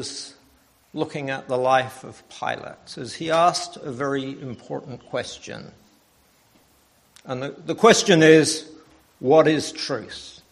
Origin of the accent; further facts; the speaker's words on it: England, United Kingdom; moved away; When I moved to this country, I came from England, and our dear friend Harry Alexander was here.